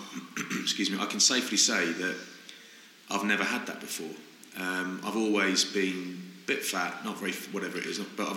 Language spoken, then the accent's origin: English; Maidstone, South East England, United Kingdom; I'm from Maidstone, mate.